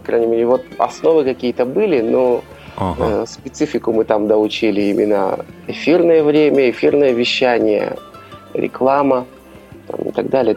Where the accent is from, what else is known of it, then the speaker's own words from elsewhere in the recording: Yakutsk, Sakha Republic, Russia; moved away; Так как я уроженец города Якутска, то значит, я должен быть математиком.